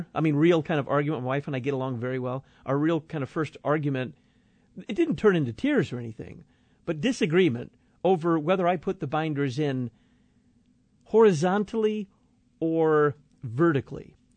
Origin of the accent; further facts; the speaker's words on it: Texas, United States; You got to remember, while I am a Texan, that's the old man.